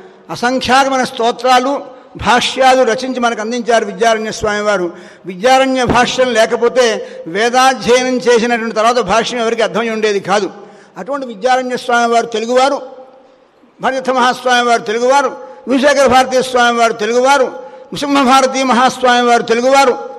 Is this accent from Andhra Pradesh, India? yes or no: yes; Bhimavaram, Andhra Pradesh, India; now in Hyderabad, India; మాది పశ్చిమ గోదావరి జిల్లా భీమవరం అనే గ్రామం అనే పట్టణం. నేను ప్రస్తుతం హైదరాబాదులో ఉంటున్నాను.